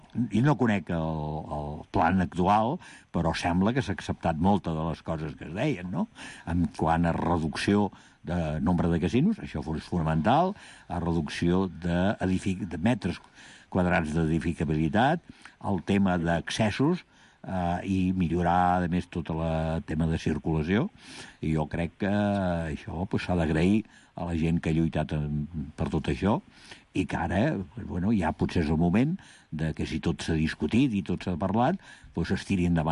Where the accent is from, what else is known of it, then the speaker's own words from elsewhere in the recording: Reus, Catalonia, Spain; Jo sóc de Reus, que ja ho li vaig dir aquell dia.